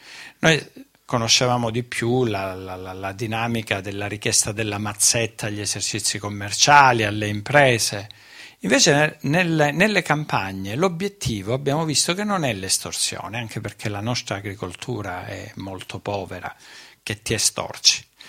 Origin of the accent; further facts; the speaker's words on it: Calabria, Italy; Vedete, non è assolutamente vero che la mia terra è una terra omertosa. È una terra di uomini valorosi ed è una terra fatta di imprenditori coraggiosi.